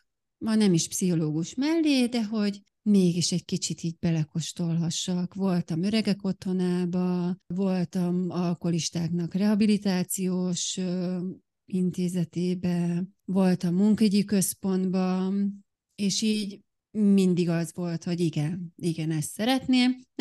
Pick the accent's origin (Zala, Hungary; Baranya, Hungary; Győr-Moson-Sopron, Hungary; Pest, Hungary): Baranya, Hungary; Harkány; én egyébként Harkányból származom, Pécsre vettek föl